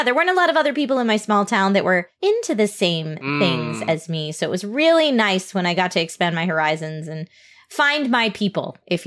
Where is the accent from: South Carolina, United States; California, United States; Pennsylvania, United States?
Pennsylvania, United States; I am originally from a rural town in Pennsylvania, about an hour outside of Philadelphia. I grew up in a really, really, it was a very, very tiny town